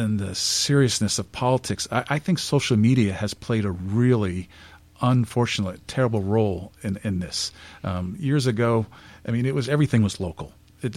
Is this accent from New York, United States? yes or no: yes; Hudson, New York, United States; I grew up in Hudson, born in 1967.